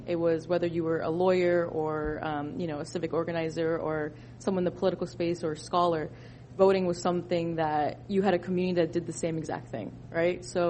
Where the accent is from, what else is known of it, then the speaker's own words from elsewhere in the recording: Queens, New York, United States; I was born and raised in Queens, the world's borough, Jackson Heights initially, and then I've been in Flushing for over 13 years.